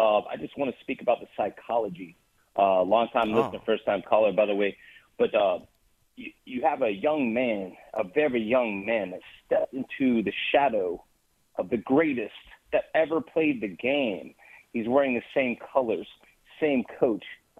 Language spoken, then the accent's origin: English; Tampa, Florida, United States; now in New Orleans, United States; I grew up in Tampa. I live in New Orleans, so I'm kind of torn here.